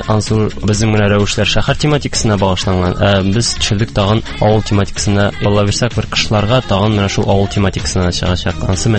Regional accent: Norma, Tatarstan, Russia; Мин Балтач районыннан, Нормауылыннан. Шунда туып үстем, мәктәптә йөрдем.

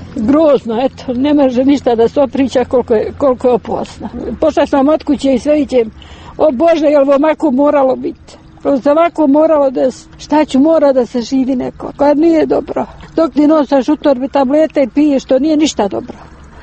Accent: Bratunac, Republika Srpska, Bosnia & Herzegovina; iz Bratunca sam

